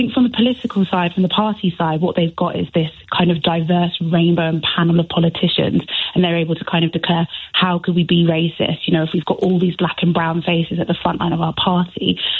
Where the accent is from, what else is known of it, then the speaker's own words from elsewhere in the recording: United Kingdom; I mean, I'm British Caribbean third gen, and when people came over, it was kind of about how quickly you could shed your origin identity.